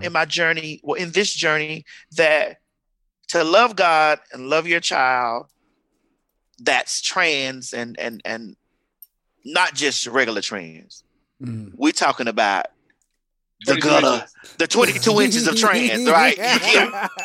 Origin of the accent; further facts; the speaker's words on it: Miami, Florida, United States; as a Black trans person growing up in Miami